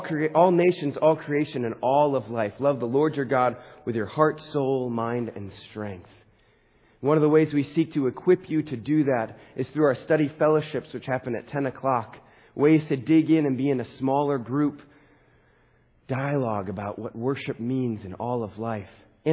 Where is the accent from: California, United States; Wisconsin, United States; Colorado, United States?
Wisconsin, United States; They live in Ecuador, but we grew up in Wisconsin. So I am not fluent in Spanish.